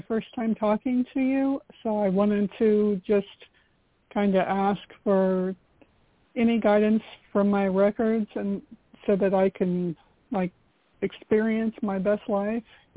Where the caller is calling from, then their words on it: Florida, United States; from Florida.